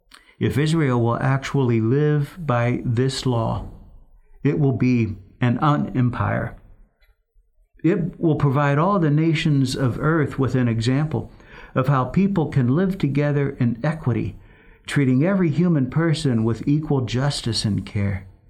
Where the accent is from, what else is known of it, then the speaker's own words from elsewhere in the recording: Canada; As Canadian Christians in a global community, we are part Hebrew.